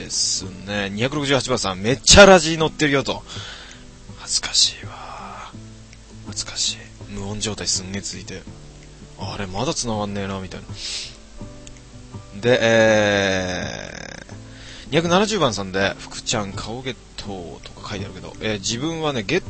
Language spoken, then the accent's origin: Japanese; Kanagawa, Japan; 俺神奈川出身だからね、俺ね。神奈川出身で普通に神奈川で育って、今も神奈川にいますからね、自分ね。